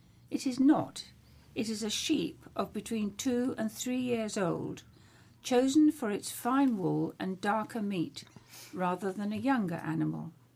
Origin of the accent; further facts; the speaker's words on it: South East England, United Kingdom; Being born and bred in Hampshire, I do not wish to be tied with a pig